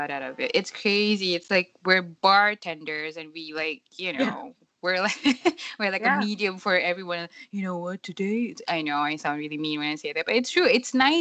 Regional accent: Singapore; Okay, as a Singaporean, I'm actually embarrassed right now.

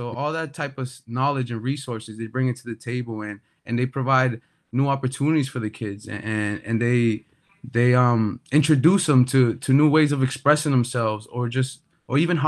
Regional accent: Chelsea, Massachusetts, United States; I'm from Chelsea, Massachusetts

